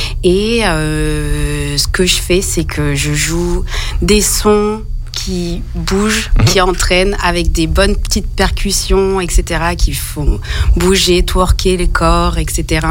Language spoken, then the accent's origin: French; Paris, Île-de-France, France; je viens de Paris de base et je suis arrivée ici il y a 4 ans, un truc comme ça